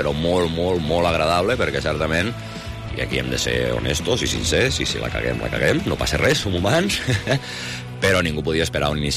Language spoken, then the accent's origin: Catalan; Lleida, Catalonia, Spain; com a lleidatà i com a periodista d'esports de lleidatà